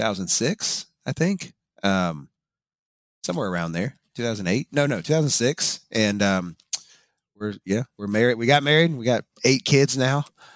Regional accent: the South, United States; I grew up in the South, you know, as Flannery O'Connor called it, the Christ haunted South.

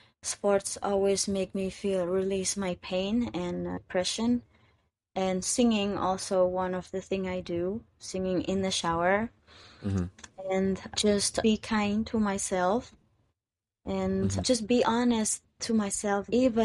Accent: Cambodia; I told them that I'm from Cambodia.

